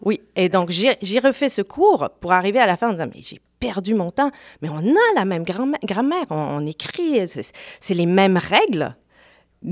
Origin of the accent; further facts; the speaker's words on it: Quebec, Canada; born there; also born or lived in Toronto / Paris; je suis rendue une francophone assez multiple parce que je suis née au Québec. J'ai étudié les études françaises avec une majeure en rédaction, une mineure en communication. J'ai étudié en partie en France aussi. J'ai travaillé à Toronto